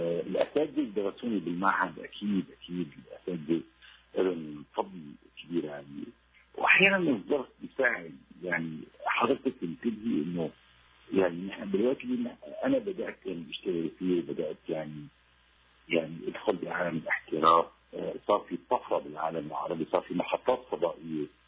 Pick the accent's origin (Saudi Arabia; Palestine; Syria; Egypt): Syria; كوني سوري هذا شيء بدعوني للفخر، وكوني خلقت بهالبلد